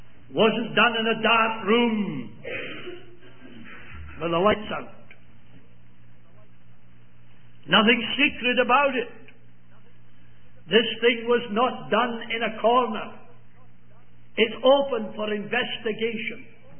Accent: Scotland, United Kingdom; I said to him, being a Scotsman, I'll answer your question by asking another one.

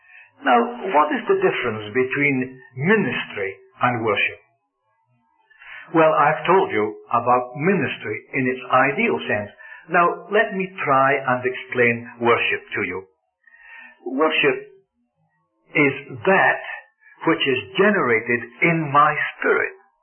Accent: Scotland, United Kingdom; in circles that I was brought up in Scotland

